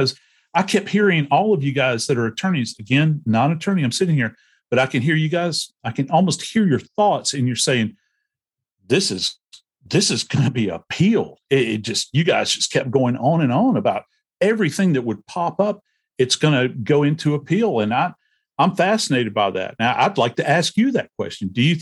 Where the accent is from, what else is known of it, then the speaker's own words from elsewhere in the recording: New Orleans, Louisiana, United States; Do you remember the interview in New Orleans, mm-hmm. my hometown